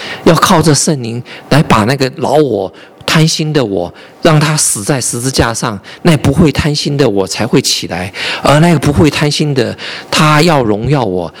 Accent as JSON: {"language": "Chinese", "country": "China", "said": "我们中国人就有体会了"}